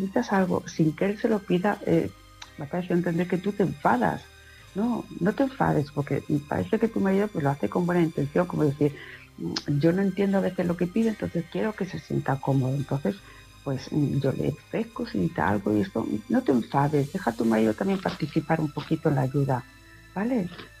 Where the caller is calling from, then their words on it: Palma de Mallorca, Balearic Islands, Spain; de Palma de Mallorca.